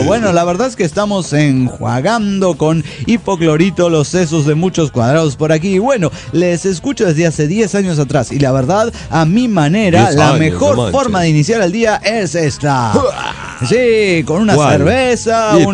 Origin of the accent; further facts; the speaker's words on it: Michoacán, Mexico; now in Jalisco, Mexico; de Michoacán, ahora en Jalisco, México.